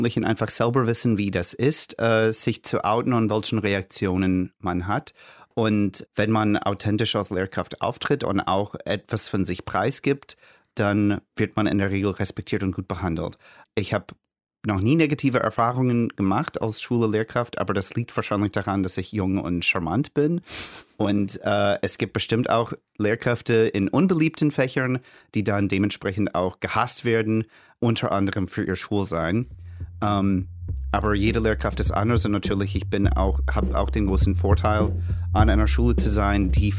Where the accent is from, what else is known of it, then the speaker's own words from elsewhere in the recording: the South, United States; German is a second language; Ich komme aus den Südstaaten der Vereinigten Staaten.